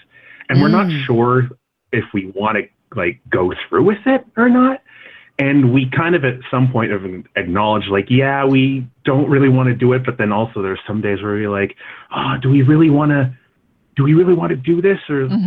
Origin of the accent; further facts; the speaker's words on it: Canada; You're speaking with … I'm from Canada.